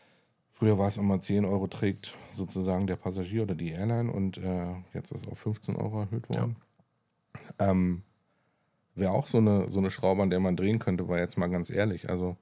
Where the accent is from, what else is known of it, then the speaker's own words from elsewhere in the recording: Berlin, Germany; wir sind ja nur als Berliner